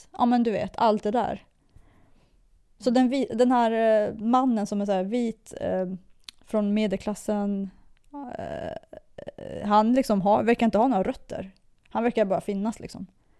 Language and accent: Swedish; Iran; now in Sweden; jag kommer från Iran, men jag har bott i Sverige ganska länge.